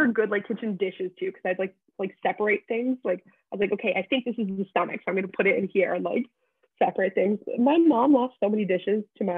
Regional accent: New Brunswick, Canada; I'm from the Bay of Fundy, because the Bay of Fundy has the highest tides in the entire world. So that's pretty impressive. So I grew up around those, but I also like, I grew up in the middle of the province.

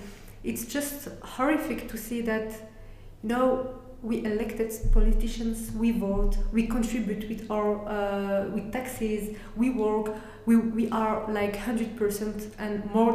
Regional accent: Brussels, Brussels-Capital Region, Belgium; So I was born here in Brussels. My father was born here too.

